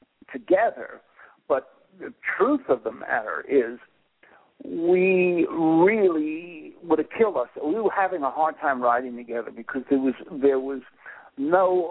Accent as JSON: {"language": "English", "region": "New York", "country": "United States", "said": "Corey was from New York, from Buffalo. I was from New York."}